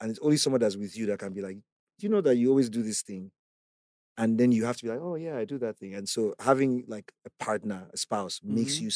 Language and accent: English; Jos, Plateau, Nigeria; J Town, G-Town is like, have you been to Jos?